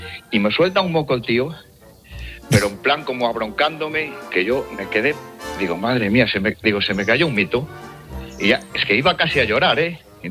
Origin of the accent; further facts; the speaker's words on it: Villafranca del Bierzo, Castile and León, Spain; now in Barcelona, Spain; Pero yo soy de Villafranca del Bierzo.